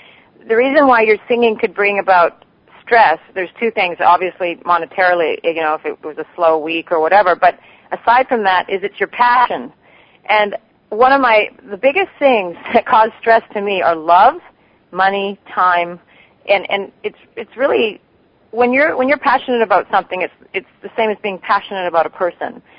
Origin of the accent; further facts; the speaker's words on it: Canada; moved away; when I first met him when I came out here from Canada